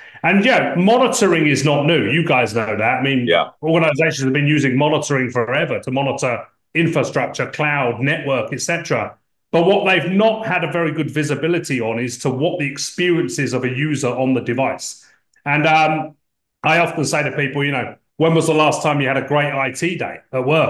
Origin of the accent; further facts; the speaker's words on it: London, United Kingdom; I'm from London, and I grew up in software.